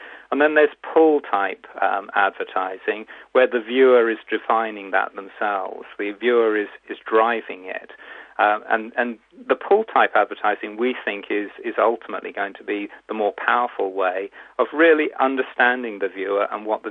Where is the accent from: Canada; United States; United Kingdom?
United Kingdom; England; born there; also born or lived in Germany; I was born in England. I lived in Germany.